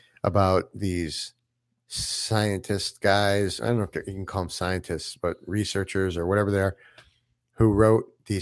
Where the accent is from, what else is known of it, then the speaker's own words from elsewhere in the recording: Connecticut, United States; Like, okay, when I grew up in Connecticut, I grew up on South Main Street.